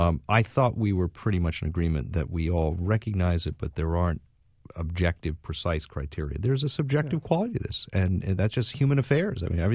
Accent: United States; But I don't know that I, as an American, could stand back and look down my nose

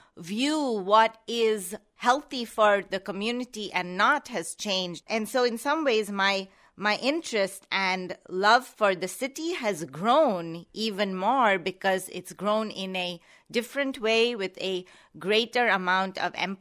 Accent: Mumbai, Maharashtra, India; now in Grand Rapids, United States; I'm not from Grand Rapids. I'm from Bombay originally, and Bombay is a very integrated city, and we have friends and people from different religions, different communities, backgrounds.

